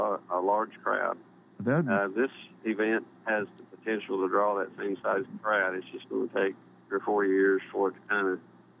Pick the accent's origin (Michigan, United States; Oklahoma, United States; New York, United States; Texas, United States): Oklahoma, United States; Bartlesville; I grew up in Bartlesville, went to high school here, so I learned to fly at Bartlesville, and I like it here.